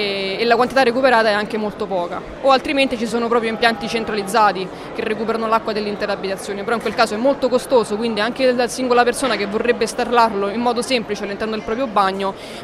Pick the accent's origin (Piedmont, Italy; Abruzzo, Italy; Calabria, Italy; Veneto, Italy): Abruzzo, Italy; perché noi siamo abruzzesi appunto